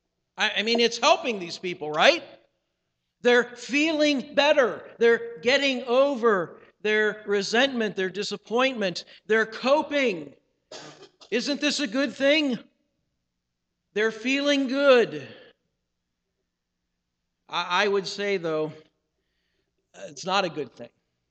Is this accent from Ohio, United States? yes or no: yes; Akron, Ohio, United States; not far from where I grew up in Akron, Ohio.